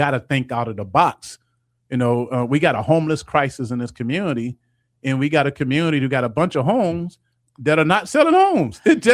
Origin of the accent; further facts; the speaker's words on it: Muskegon Heights, Michigan, United States; This is coming from a brother from 2330 Baker Street, 2312 Baker Street, born and raised in Muskegon Heights.